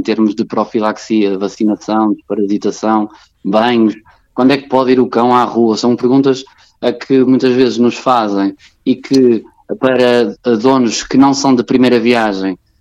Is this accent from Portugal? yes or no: yes; Porto, Portugal; Eu sou natural do Porto.